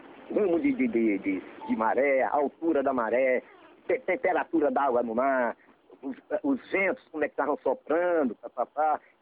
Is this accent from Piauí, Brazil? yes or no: yes; Piauí, Brazil; É, eu sou piauiense.